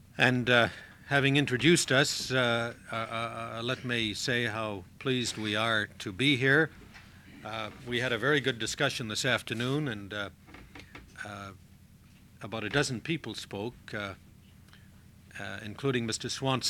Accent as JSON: {"language": "English", "country": "Canada", "said": "I should say that I'm from Canada myself. I spent 3 years in the Canadian Arctic"}